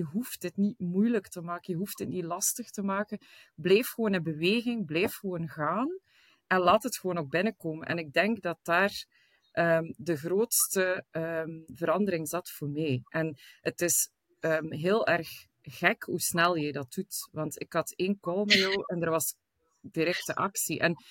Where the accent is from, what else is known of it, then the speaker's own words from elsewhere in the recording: Belgium; Als Belg.